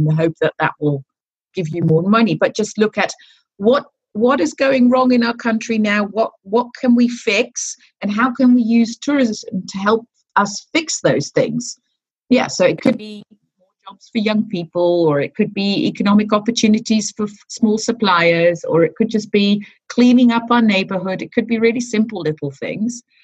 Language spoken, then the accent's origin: English; South Holland, Netherlands; English is a second language; I'm from the Green Heart in the Netherlands, which is sort of the area between Rotterdam, Utrecht, The Hague, and Amsterdam.